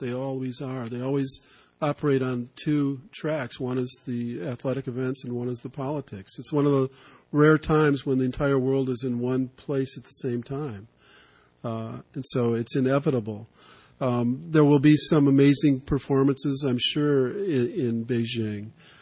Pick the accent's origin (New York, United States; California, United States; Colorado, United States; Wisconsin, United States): Wisconsin, United States; Madison; I'm from Madison, Wisconsin.